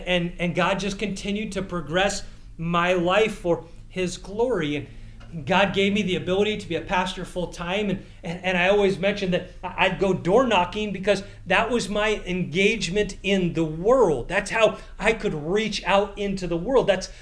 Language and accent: English; Canada; I grew up in Canada.